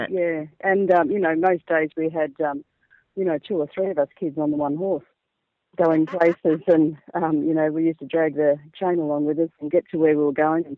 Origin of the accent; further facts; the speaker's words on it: Rochester, Victoria, Australia; also born or lived in Heathcote; I was born in Heathcote and I grew up in Rochester.